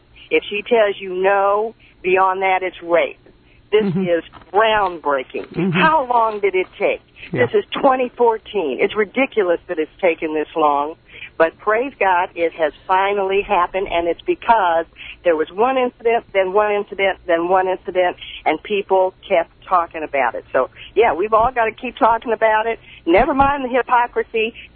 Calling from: Kansas City, United States; I'm calling from Kansas City.

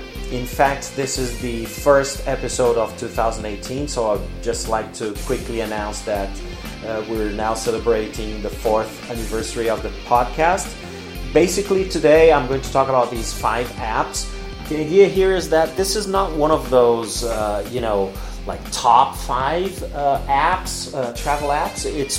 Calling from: Porto Alegre, Rio Grande do Sul, Brazil; English is a second language

